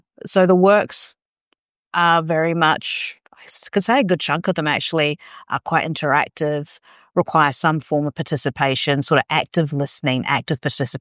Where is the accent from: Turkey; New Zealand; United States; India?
New Zealand; now in Australia; I'm a migrant myself to Australia, but then I'm a New Zealander originally.